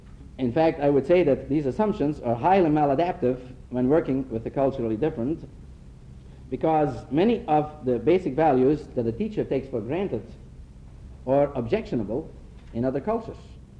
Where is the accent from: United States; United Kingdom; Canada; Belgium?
Belgium; I came from Belgium. I was brought up in Belgium